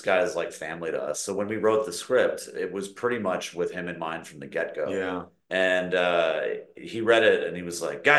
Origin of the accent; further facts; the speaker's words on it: Montreal, Quebec, Canada; we thought growing up in Montreal and spending a lot of time in Quebec City